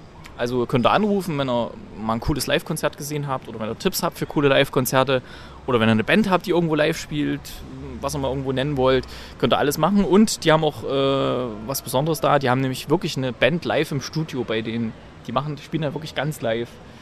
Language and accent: German; Thuringia, Germany; Nein, das ist erstens nicht meine alte Heimat, Dresden. Ja, das ist ja Sachsen und ich komme ja aus Thüringen.